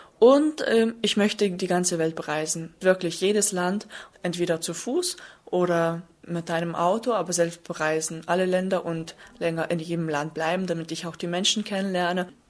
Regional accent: Kaunas, Kaunas County, Lithuania; German is a second language; ich komme aus Litauen, aus Kaunas, und ich bin 18 Jahre alt.

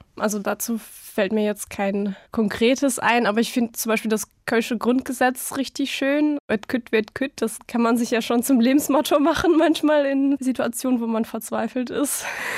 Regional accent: Ulan-Ude, Buryatia, Russia; German is a second language; und ich komme aus Ulan-Ude, das ist in Ostsibirien. Ich bin im Jahr 1995 geboren

